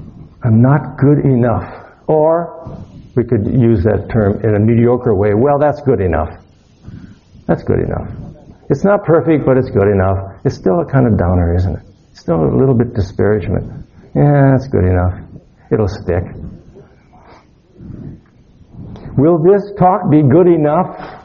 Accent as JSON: {"language": "English", "country": "United States", "said": "I'm male. I'm an old male. I'm an American. I'm an Aquarian. I'm a Buddhist. I'm a priest."}